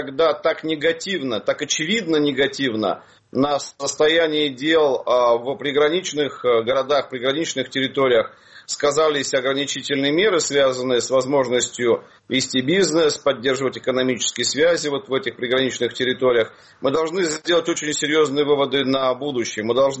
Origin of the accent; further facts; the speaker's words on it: Khabarovsk, Khabarovsk Krai, Russia; born there; Я сам дальневосточник, родился в Хабаровске, заканчивал Благовещенский государственный педагогический университет. Собственно, Благовещенск остается местом моего жительства и сегодня